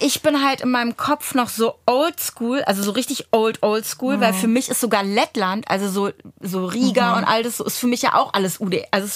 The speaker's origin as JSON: {"language": "German", "country": "Germany", "tie": "born there", "said": "ich bin in Deutschland geboren. Meine Mama kommt aus Lettland, mein Papa kommt aus Russland. So, ich war noch nie weder da noch da."}